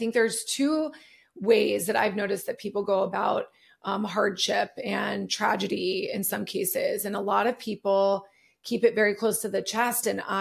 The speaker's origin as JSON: {"language": "English", "town": "Cincinnati", "region": "Ohio", "country": "United States", "tie": "born or raised there", "said": "So, Jordan and I are both from Cincinnati. Mm-hmm. He grew up on the West Side. I grew up on the East Side."}